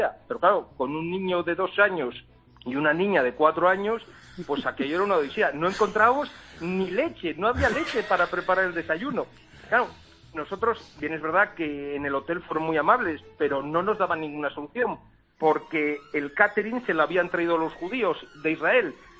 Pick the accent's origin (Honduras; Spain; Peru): Spain; Frómista, Castile and León; Nosotros somos de Fromista y en Fromista se nos conoce como los judíos. Es el gentilicio por el que se nos conoce a los de Fromista.